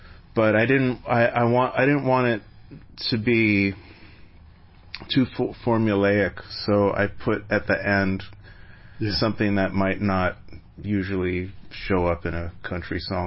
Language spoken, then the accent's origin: English; Los Angeles, California, United States; I remember when I was a kid growing up on the West Side, it would rain for like 3 or 4 days straight.